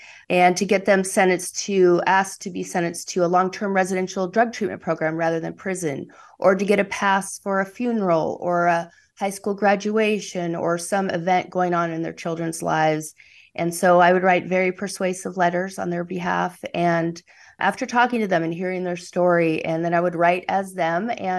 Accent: California, United States; middle-aged white woman from California was the last person he thought would help him tell his story of growing up in Alabama.

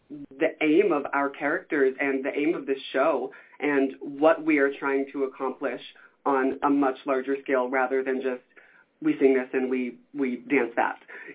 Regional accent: New Jersey, United States; I'm from North Jersey. I'm from right outside of New York City. So I got to go into New York all the time when I was little.

